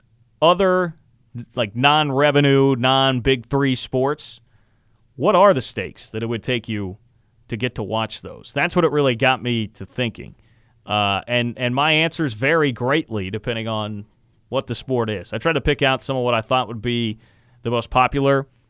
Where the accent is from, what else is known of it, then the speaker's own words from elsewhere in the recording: Kansas City, United States; also born or lived in Wichita; I grew up in Kansas City, Wichita / Kansas City. I claim Kansas City.